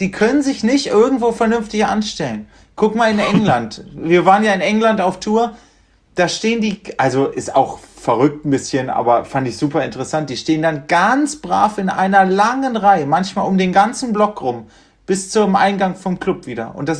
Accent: Göttingen, Lower Saxony, Germany; now in Berlin, Germany; Aber in Göttingen, wir kommen ja aus Göttingen, weil eine hochpolitische Stadt, da waren ständig Demos.

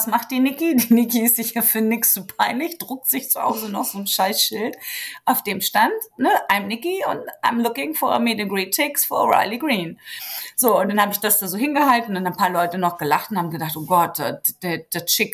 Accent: Germany; Naja, und ich gucke kein Trash-TV, ich komme aus Deutschland.

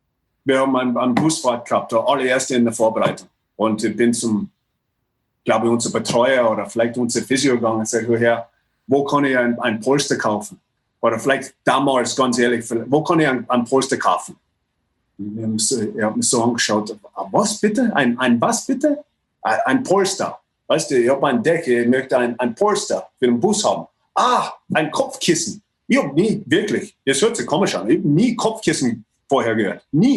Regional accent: Canada; German is a second language; Und ich sage halt als Kanadier, ich glaube, es ist wichtig, enorm wichtig

